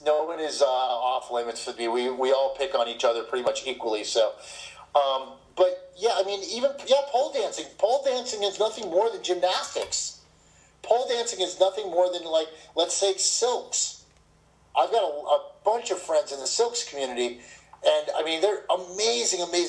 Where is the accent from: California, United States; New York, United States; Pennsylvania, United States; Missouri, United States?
New York, United States; As a kid, that says how old I am, and I grew up in New York.